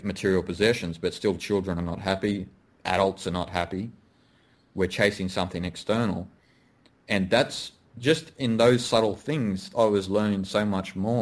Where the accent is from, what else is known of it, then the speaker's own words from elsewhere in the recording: Australia; I am Australian, I am a male